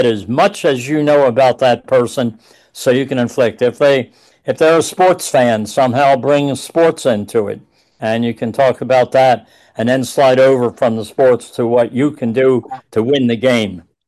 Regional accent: Philadelphia, Pennsylvania, United States; I'm from Philadelphia.

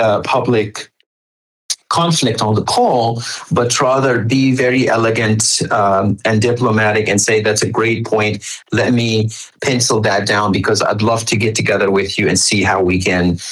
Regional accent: Egypt; I started my work as an English language teacher back in Egypt, where I come from.

